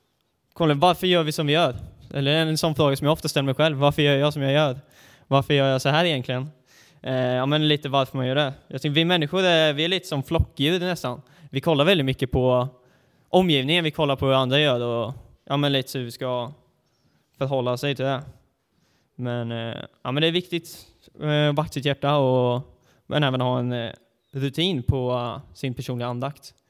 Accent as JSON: {"language": "Swedish", "town": "Linköping", "region": "Östergötland", "country": "Sweden", "tie": "born or raised there", "accent": "Östgöta", "said": "Annars kommer jag från Linköping från början. Så om det blir bred östgötska så får jag ursäkta mig."}